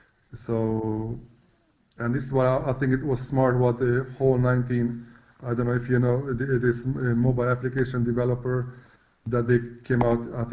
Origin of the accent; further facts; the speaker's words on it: Hungary; born there; English is a second language; I'm really sad that I was born in Hungary and not in the States.